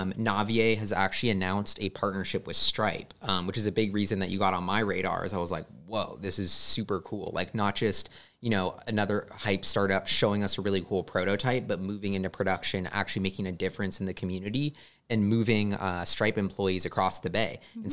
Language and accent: English; Seattle, Washington, United States; I grew up in Seattle, just surrounded by waterways. The lake, the Puget Sound, the ferry system is, like, a big part of life there.